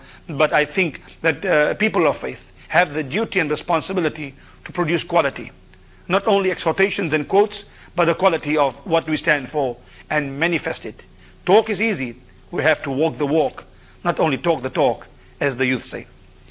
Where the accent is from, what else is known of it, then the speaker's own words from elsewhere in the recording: South Africa; I'm from South Africa, as you know